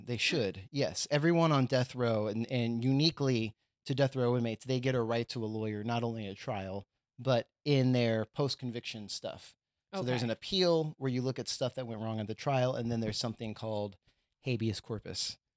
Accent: Texas, United States; I'm from Texas. And okay. I grew up seeing folks or hearing about folks getting executed. Capital punishment in Texas is a big deal.

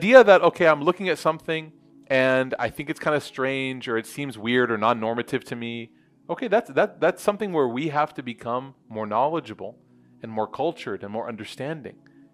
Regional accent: Chicago, Illinois, United States; I grew up in Chicago. I'm married to a Desi

